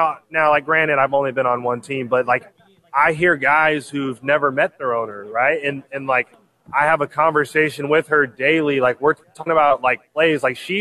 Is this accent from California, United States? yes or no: yes; Bakersfield, California, United States; So it's funny because me and him are actually from the same town. So we're from Bakersfield.